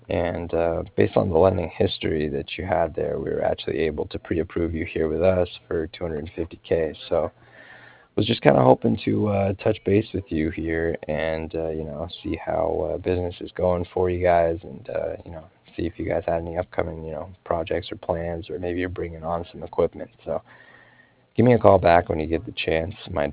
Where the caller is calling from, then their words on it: Cardiff, Wales, United Kingdom; I'm calling from Cardiff